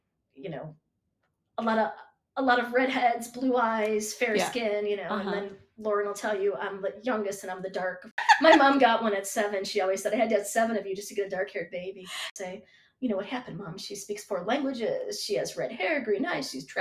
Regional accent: Cleveland, Ohio, United States; born there; I was born in Cleveland, Ohio, and a big, strong Italian-Irish Catholic family.

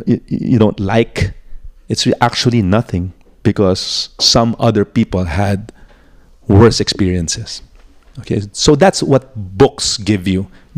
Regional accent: Angeles, Central Luzon, Philippines; I go to Manila. I'm from Angeles.

